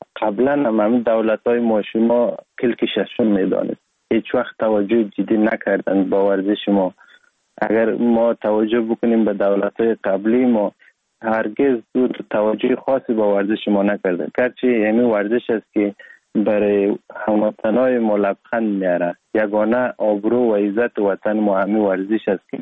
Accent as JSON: {"language": "Persian", "town": "Sheberghan", "region": "Jowzjan", "country": "Afghanistan", "tie": "born or raised there", "also_born_or_lived": "Sar-e Pol", "said": "اصلا زاده ولایت سرپل استم، در ولایت جوزجان کلان شدیم، تحصیلات ما، مکتب ما، همه چیز ما در ولایت جوزجان خواندیم. اصلا کورش هم در دوران طفولیت از این ولایت جوزجان شروع کردیم، ولایت جوزجان شهر شبرغان."}